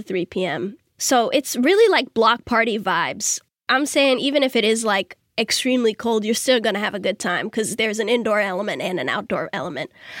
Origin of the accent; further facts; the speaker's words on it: Arlington, Massachusetts, United States; Absolutely, I did. I grew up in Arlington, Massachusetts, and I lived in Quincy and Lowell.